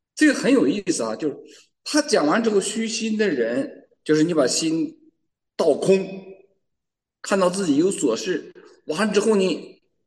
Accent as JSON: {"language": "Chinese", "country": "China", "lives_now": "United States", "said": "我说我们中国人牛。"}